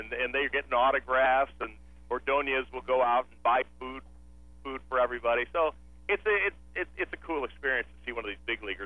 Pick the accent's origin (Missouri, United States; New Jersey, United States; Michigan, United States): Missouri, United States; St. Louis; He was out of St. Louis. So he came here, and I'm from St. Louis, so I started talking to the guy.